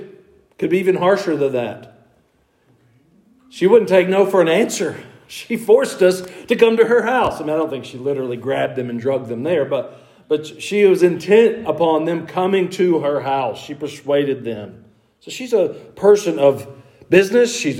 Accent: Georgia, United States; I grew up in North Georgia.

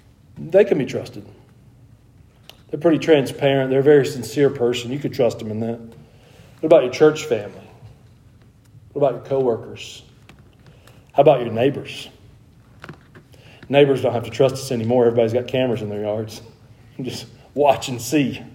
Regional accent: Georgia, United States; We grew up in North Georgia. The methods there were even different than just here in Middle Tennessee.

